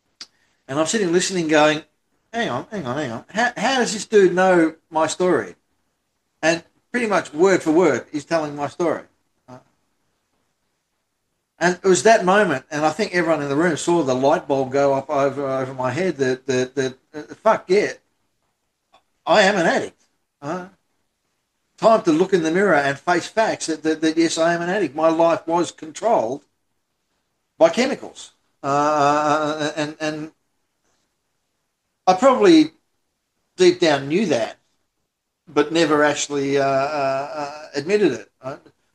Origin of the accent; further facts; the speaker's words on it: Australia; I'm Australian, so there'll be profanity littered through it, left, right, and centre.